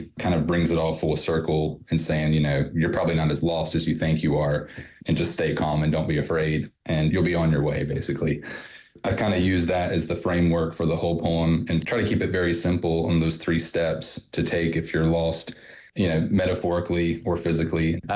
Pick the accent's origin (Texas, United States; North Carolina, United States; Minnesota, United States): North Carolina, United States; now in Black Mountain, United States; where I currently live in Black Mountain and where I grew up in Davidson County, which is closer to the Piedmont region of North Carolina.